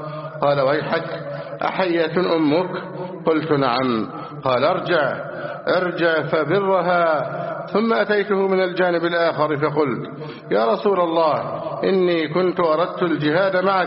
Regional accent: Egypt; اللهم احفظ بلدنا مصر امنا امانا سخاء رخاء وسائر بلاد المسلمين.

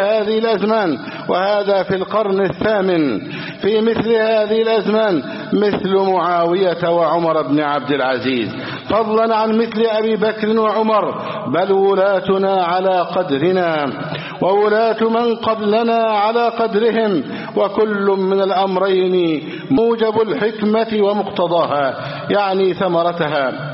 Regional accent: Egypt; احفظ بلدنا مصر

